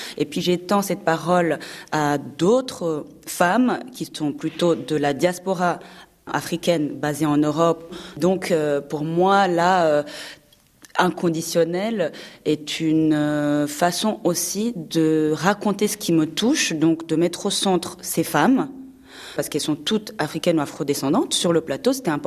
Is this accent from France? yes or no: no; London, United Kingdom; also born or lived in Rwanda; En plus, j'ai grandi à Londres, j'ai passé ma jeunesse là-bas et mes premières années en tant qu'adulte.